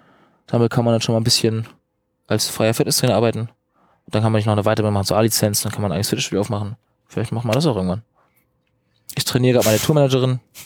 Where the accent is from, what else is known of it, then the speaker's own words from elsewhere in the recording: Northern Germany, Germany; Ich komme irgendwie aus dem Norden